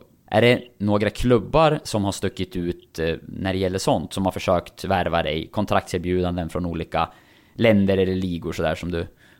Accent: Sundsvall, Västernorrland County, Sweden; jag kommer från Sundsvall

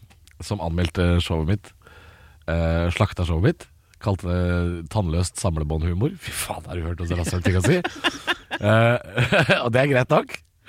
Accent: Drammen, Buskerud, Norway; Og jeg er jo fra Drammen, jeg.

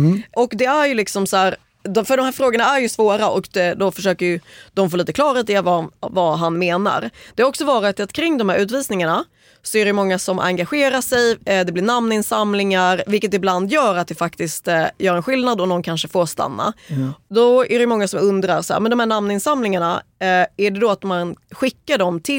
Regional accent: Sweden; jag är född i Sverige och bott här hela mitt liv.

